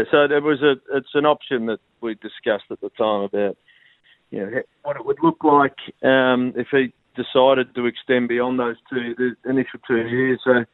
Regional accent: Geelong, Victoria, Australia; I mean, I grew up in Geelong.

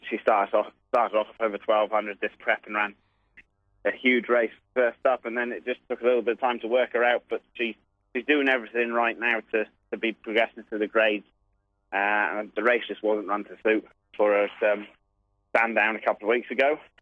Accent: England, United Kingdom; Being English, but I do like the sort of staying types of horses.

